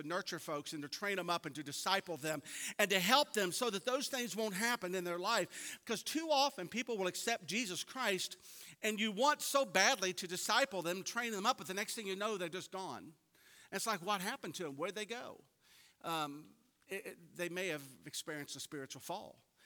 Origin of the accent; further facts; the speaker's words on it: Clifton, United States; I grew up, actually, as a kid, I grew up in Clifton, so I was a city boy.